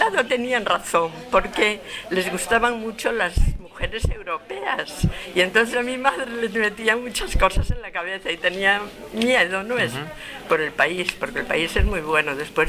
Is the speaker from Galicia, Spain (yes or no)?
yes; Vilaboa, Galicia, Spain; also born or lived in Uruguay; Y de muy pequeñita me llevaron a vivir a Vilaboa. Estuve allí hasta los 17 años